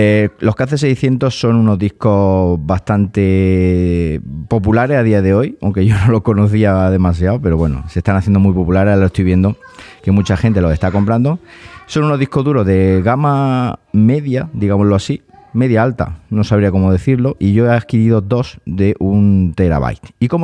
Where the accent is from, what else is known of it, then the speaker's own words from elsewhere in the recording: Siles, Andalusia, Spain; Fijaos que estoy aquí en Siles, en mi pueblo.